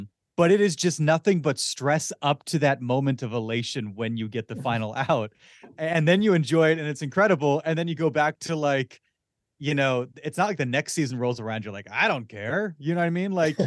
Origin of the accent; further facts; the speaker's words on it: Philadelphia, Pennsylvania, United States; I'm from Philadelphia, lifelong Sixers fan